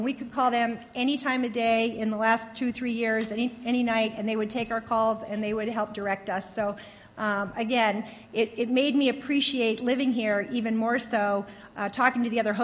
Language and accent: English; Maine, United States; And I'm from Maine, and my aunt lives in this little teeny, teeny coastal community called Damariscotta, Maine